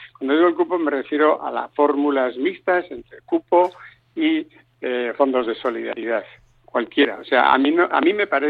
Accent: Basque Country, Spain; Y eso a mí, como vasco, me molesta enormemente, enormemente.

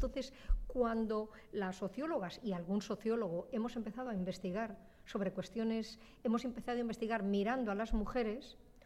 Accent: Castile and León, Spain; born there; he nacido en León, en la provincia de León, en El Bierzo, y soy catedrática de Sociología en la Universidad de Valencia.

